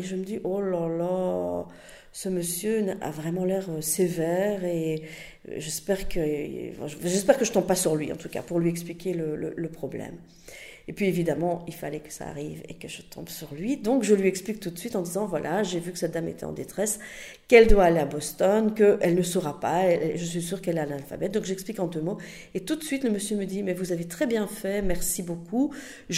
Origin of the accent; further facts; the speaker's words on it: Verviers, Wallonia, Belgium; now in Brussels, Belgium; Je suis originaire de Verviers, mais j'ai habité dans plusieurs villes et plusieurs pays. Mais ça fait longtemps que je suis à Bruxelles.